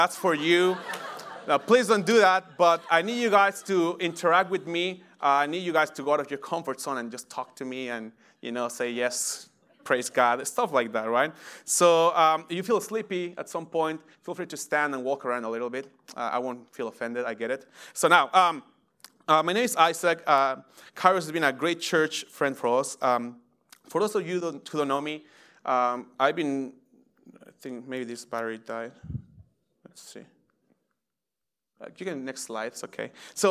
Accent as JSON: {"language": "English", "country": "Mexico", "lives_now": "Cincinnati, United States", "said": "I am from Mexico and now in OTR Cincinnati. I've been there for 10 years. So I come from a very charismatic church in Mexico."}